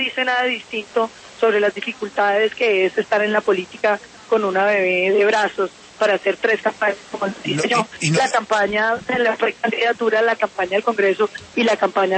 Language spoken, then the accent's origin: Spanish; Bogotá, Colombia; also born or lived in Popayán; Yo nací en Bogotá, hice la primaria en Bogotá, hice el bachillerato en Popayán, pero he mantenido también un estrechísimo vínculo con el Tolima.